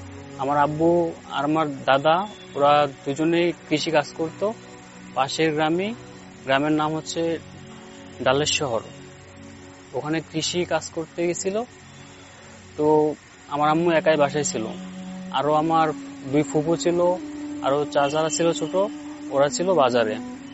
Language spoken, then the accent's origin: Bangla; Sreepur, Dhaka Division, Bangladesh; আমার লোকেশন হচ্ছে আপনার গাজীপুর শ্রীপুর উপজেলার সাতখানা গ্রামে আমার বাসা।